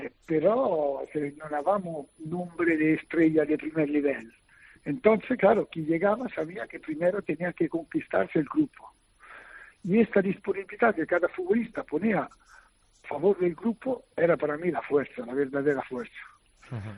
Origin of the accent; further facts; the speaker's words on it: Italy; Spanish is a second language; no hablo castellano, no hablo valenciano, digo, pero soy italiano